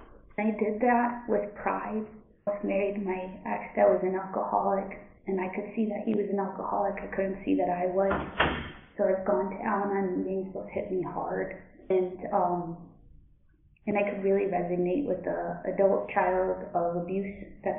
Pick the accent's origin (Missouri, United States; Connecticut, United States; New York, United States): Connecticut, United States; I'm from Connecticut